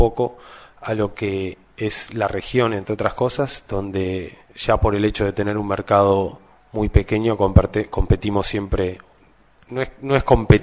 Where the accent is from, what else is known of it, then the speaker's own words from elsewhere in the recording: Uruguay; yo soy uruguayo